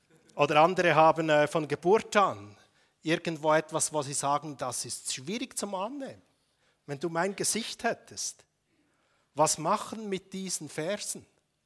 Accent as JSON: {"language": "German", "region": "Bern", "country": "Switzerland", "tie": "born or raised there", "said": "Ich war früher Landwirt, das gehört zu meinem Hintergrund. Aufgewachsen im Emmental oder am Rand des Emmentals."}